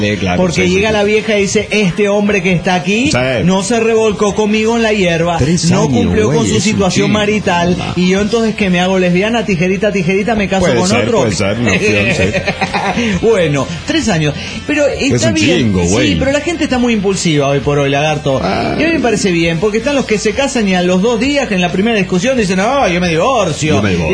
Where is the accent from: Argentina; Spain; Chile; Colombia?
Argentina; Buenos Aires; de Buenos Aires, Argentina.